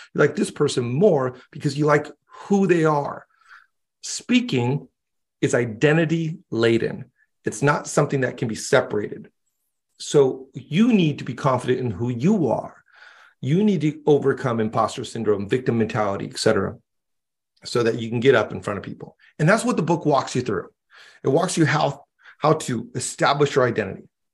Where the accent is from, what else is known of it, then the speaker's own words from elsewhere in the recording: Mexico; I grew up in Mexico.